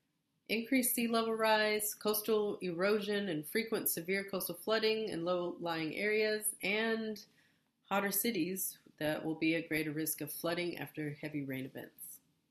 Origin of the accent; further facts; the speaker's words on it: United States; Sorry, I'm American.